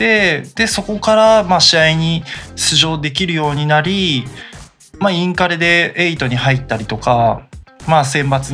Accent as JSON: {"language": "Japanese", "region": "Miyagi", "country": "Japan", "said": "ちょっと僕自身が宮城県出身という形でですね、宮城県宮城広瀬高等学校という、県立の高校に進みまして"}